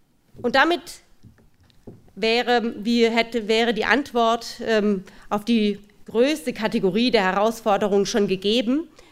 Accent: Berlin, Germany; Ich komme ja aus Berlin und wir haben da so einen Flughafen.

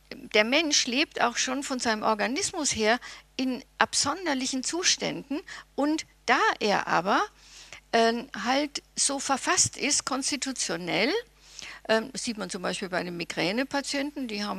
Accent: Bavaria, Germany; ich komme aus Bayern und esse immer so viel Schweinespick

